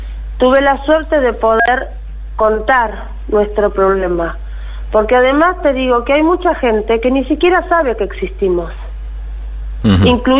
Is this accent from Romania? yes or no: no; Argentina; Somos el grupo de los NN argentinos, no figuramos en ningún lado.